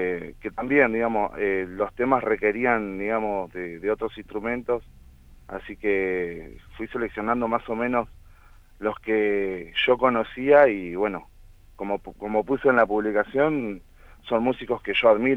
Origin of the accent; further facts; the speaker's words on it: Carmen de Patagones, Buenos Aires Province, Argentina; yo soy acá de Carmen de Patagones. Mis inicios en la música fueron básicamente acá.